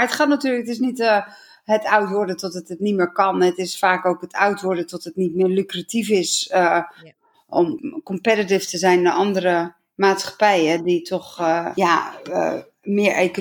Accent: Netherlands; die zinnen die wij als Nederlanders, als we die lezen in het Engels, kunnen we het nog begrijpen.

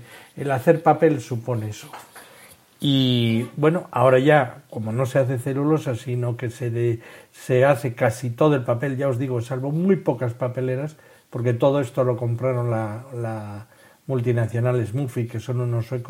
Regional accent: Basque Country, Spain; había una en el pueblo más arriba del mío, más arriba en el sentido del cauce del río que pasaba por mi pueblo, que era el río Urola

